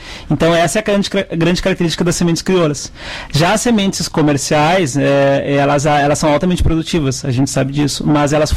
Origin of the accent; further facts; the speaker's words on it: Caçapava do Sul, Rio Grande do Sul, Brazil; eu sou de Caçapava, meu pai sempre plantou mugango, né?